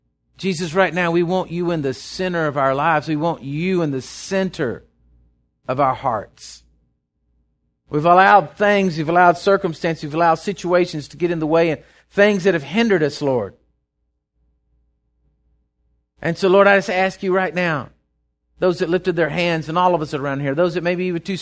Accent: Texas, United States; And now I tell people I'm from Texas.

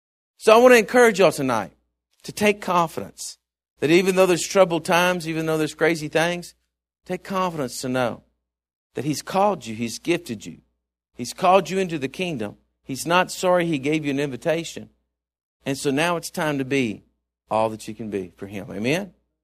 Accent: Texas, United States; I am so glad that, you know, that I'm from Texas. I've said this before, but I don't know everybody in Texas.

